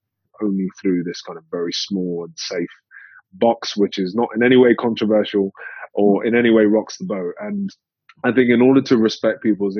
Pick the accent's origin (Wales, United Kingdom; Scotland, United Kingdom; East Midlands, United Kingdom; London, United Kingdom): London, United Kingdom; Growing up in London, I never saw any senior black men apart from Trevor McDonald